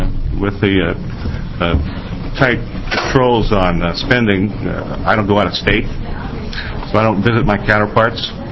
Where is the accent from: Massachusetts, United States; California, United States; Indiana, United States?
California, United States; born there; I hate to admit it, but I am a Californian. I was born there